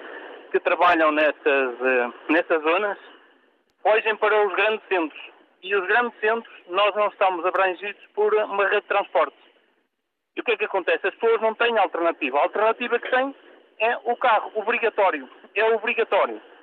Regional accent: Paços de Ferreira, Norte, Portugal; Eu sou de Passo Ferreira, vivo numa zona onde eu não tenho transportes públicos

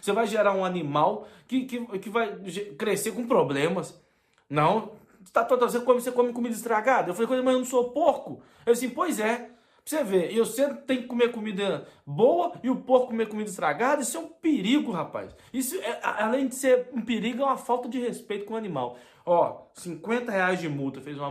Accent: Juiz de Fora, Minas Gerais, Brazil; lá no centro lá de Juiz de Fora, lá na minha cidade

